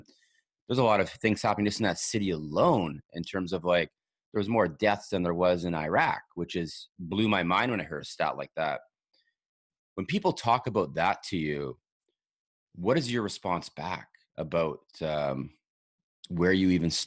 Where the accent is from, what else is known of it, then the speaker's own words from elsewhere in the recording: British Columbia, Canada; so I'm a Canadian. Actually, I grew up just north of where you grew up in Seattle. I'm on Vancouver Island.